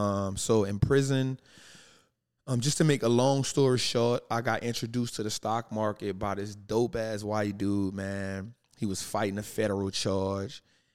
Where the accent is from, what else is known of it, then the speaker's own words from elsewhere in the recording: New Orleans, Louisiana, United States; So born and raised in New Orleans, just witnessed a lot of hardships, trauma, turmoil, strife, poverty, darkness, prison, death, and everything else that came with it.